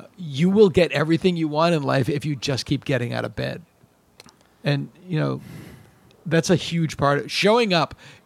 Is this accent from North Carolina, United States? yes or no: no; Massachusetts, United States; I'm from Massachusetts, but my best friend made it.